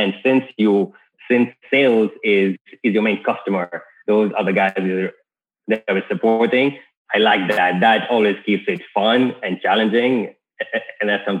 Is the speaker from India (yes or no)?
no; Kenya; born or raised there